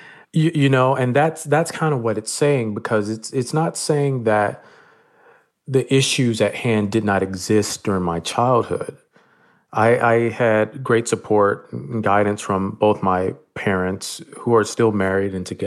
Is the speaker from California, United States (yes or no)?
no; Montgomery, Alabama, United States; I grew up in Montgomery, Alabama, so I received a lot of firsthand stories from my parents about the civil rights movement and also from my grandparents.